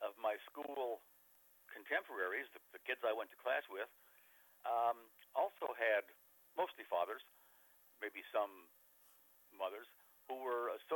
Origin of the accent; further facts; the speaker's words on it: North Hollywood, California, United States; I grew up in a part of the San Fernando Valley called North Hollywood.